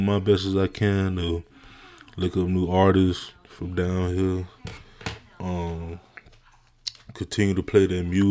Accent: Miami, Florida, United States; people could know that I'm from Dade, I'm from Miami, like just by my accent and certain things I say.

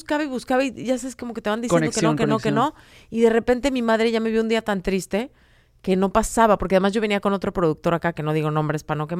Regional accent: Acapulco, Guerrero, Mexico; Y crecimos en mucho en Acapulco

